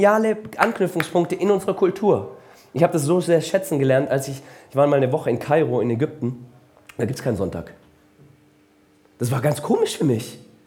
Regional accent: Singen, Baden-Württemberg, Germany; ich komme ursprünglich aus Baden.

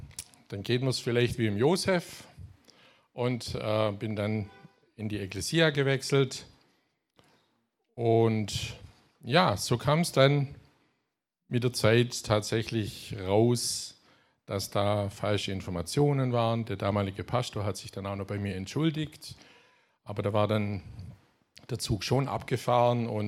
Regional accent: Baden-Württemberg, Germany; accent: Swabian; auch wenn ich ab und zu mal ins Schwäbische reinkomme.

